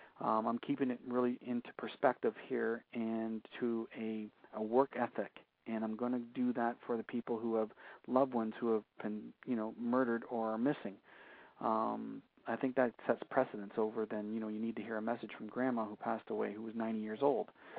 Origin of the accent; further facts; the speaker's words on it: Sarnia, Ontario, Canada; like in Sarnia, kicking off my hometown.